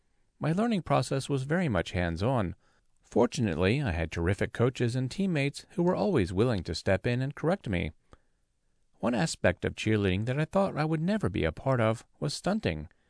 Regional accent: Salt Lake City, Utah, United States; I grew up in Salt Lake City and have been blind since birth.

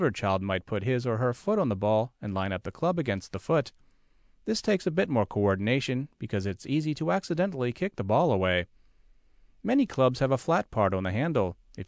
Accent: Milwaukee, Wisconsin, United States; the local driving range and putt-putt course where I grew up in Milwaukee

